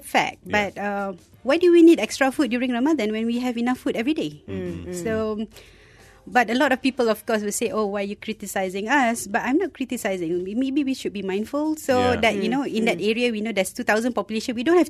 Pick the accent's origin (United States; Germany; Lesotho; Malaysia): Malaysia; As a Malaysian, we have to change our habit, how we eat.